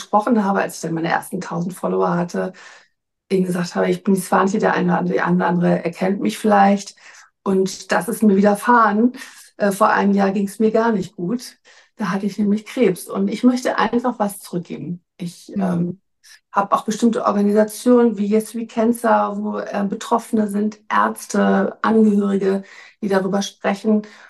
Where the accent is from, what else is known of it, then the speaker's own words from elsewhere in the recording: Hamburg, Germany; moved away as an adult; Eigentlich bin ich Hamburgerin, ich habe als Anwältin gearbeitet, dann habe ich meinen Mann kennengelernt, wir sind ins Ausland gegangen